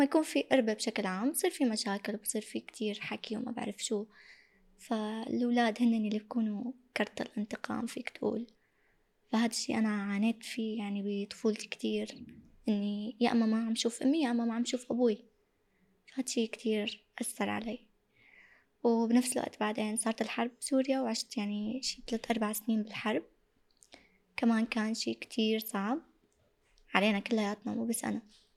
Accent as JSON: {"language": "Arabic", "country": "Turkey", "tie": "born or raised there", "said": "حياتي بلشت بتركيا صار عندي رفقات كبرت بتركيا فبتعني لي يعني بحسها كبلد الثاني حتى أحساسي فيها ما بحس بالغربة"}